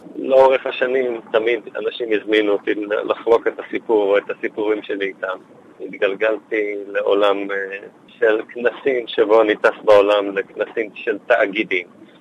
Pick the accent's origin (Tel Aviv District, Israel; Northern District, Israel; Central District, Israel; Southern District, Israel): Tel Aviv District, Israel; Tel Aviv; נולדתי בתל אביב, גדלתי בישראל.